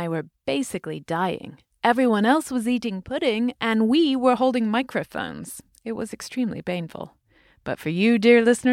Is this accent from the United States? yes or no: no; United Kingdom; We are British.